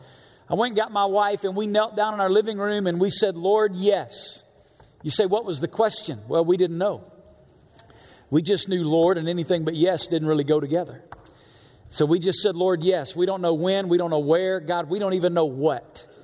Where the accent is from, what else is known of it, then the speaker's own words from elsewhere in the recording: Alabama, United States; I'm from Alabama originally. If you're from Alabama, you don't go to Las Vegas.